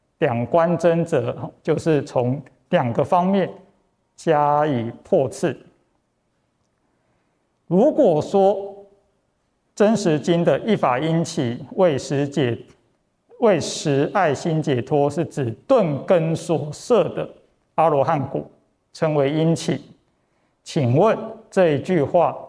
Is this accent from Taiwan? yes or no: yes; Taiwan; 就像说我是台湾人